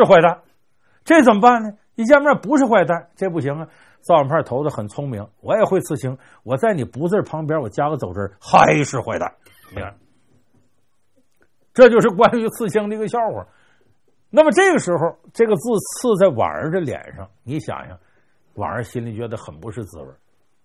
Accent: Heilongjiang, China; now in Beijing, China; 我看这字我挺亲切，我老家黑龙江，我现在在北京

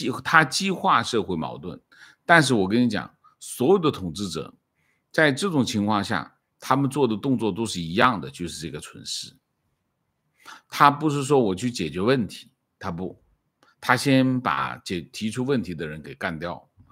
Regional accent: Malaysia; 我是马来西亚华人，

